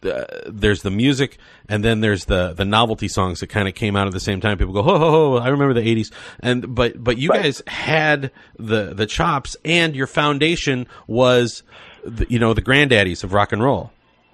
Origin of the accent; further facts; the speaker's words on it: St. Louis, Missouri, United States; I grew up in St. Louis, right? And it took a while for the cats to get, you know, popular in St. Louis.